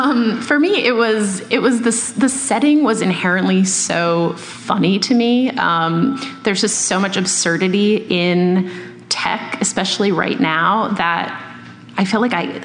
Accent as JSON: {"language": "English", "town": "Boston", "region": "Massachusetts", "country": "United States", "tie": "born or raised there", "also_born_or_lived": "New York, United States", "lives_now": "Los Angeles, United States", "said": "I do live in Los Angeles, but I grew up in Boston, and I lived in New York for almost 10 years"}